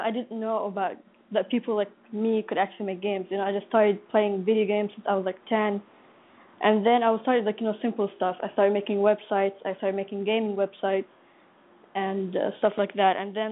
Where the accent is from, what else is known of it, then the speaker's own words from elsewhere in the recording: Saudi Arabia; I'm from Pakistan, but I live in Saudi Arabia. Like, I was born in Saudi Arabia. And I was born and raised here. But I go, you know, summer, I go to Palestine. I'm calling from Saudi Arabia.